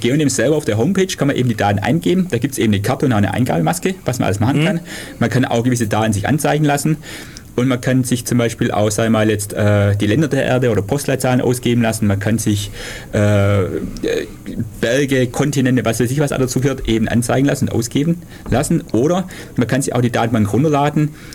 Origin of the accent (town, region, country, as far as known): Süßen, Baden-Württemberg, Germany